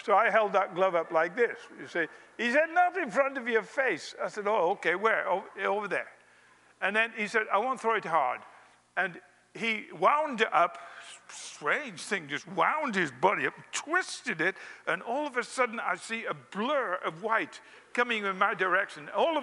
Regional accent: England, United Kingdom; I never played baseball as a kid because I grew up in England.

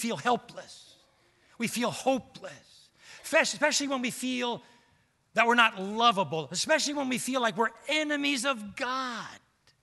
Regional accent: Maryland, United States; So I went to Maryland, which is my hometown

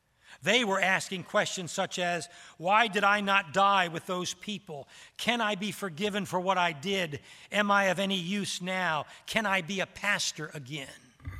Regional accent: Rwanda; 4 years later, in April 1994, the unthinkable happened to friends and neighbors in my home country. Over a period of 100 days, nearly 1 million people were massacred in Rwanda's genocide.

